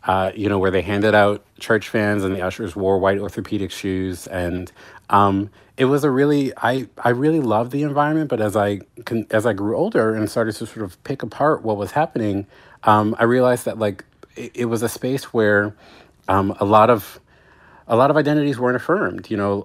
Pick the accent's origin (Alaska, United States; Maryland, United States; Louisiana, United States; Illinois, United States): Maryland, United States; Baltimore; Well, you know, like, so I grew up in downtown Baltimore.